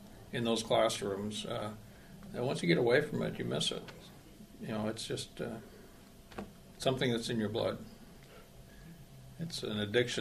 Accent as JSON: {"language": "English", "region": "North Dakota", "country": "United States", "tie": "born or raised there", "lives_now": "Nome, United States", "said": "I was born and raised in North Dakota, and I grew up on a farm in south central North Dakota."}